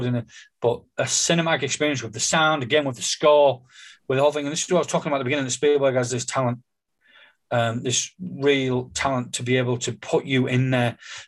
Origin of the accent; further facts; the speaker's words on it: North East England, United Kingdom; And, you know, I grew up in the North East, so it was the North Sea.